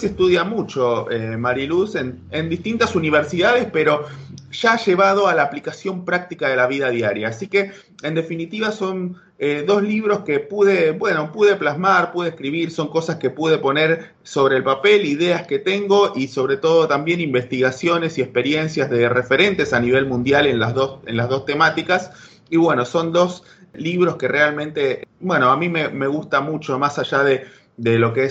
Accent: Chubut, Argentina; born there; now in Buenos Aires, Argentina; en principio yo ahora estoy en Buenos Aires, Argentina. Yo nací en la provincia de Chubut, en la ciudad de Puerto Madryn, en una ciudad muy linda, costera, del sur de todo el planeta, ¿no? Pero del sur de la Argentina en particular.

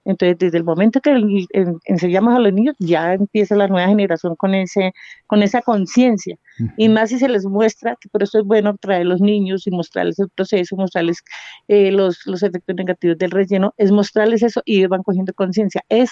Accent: Mochuelo, Bogotá, Colombia; born there; yo nací aquí en Mochuelo

